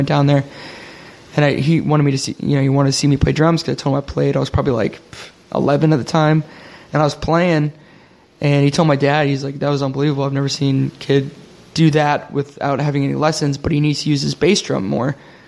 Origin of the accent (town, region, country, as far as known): Connecticut, United States; born or raised there